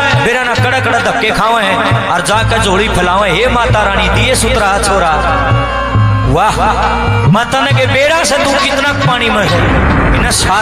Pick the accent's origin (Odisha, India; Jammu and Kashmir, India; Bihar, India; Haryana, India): Haryana, India; Kagsar; मेरा गांव है कागसर, जिला लाग है हिसार, और ई मरू हूं जींद में